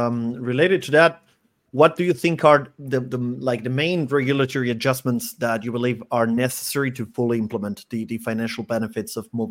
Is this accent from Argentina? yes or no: yes; Argentina; Here, I'm from Argentina. I'm very eager to know exactly the same thing.